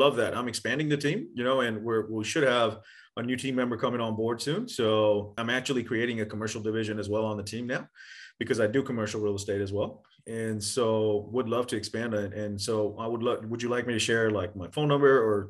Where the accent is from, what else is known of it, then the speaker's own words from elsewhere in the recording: India; now in Texas, United States; And we talk about, I came from India, right? So I came from a place where you came to America for a better, you know, life and that kind of thing.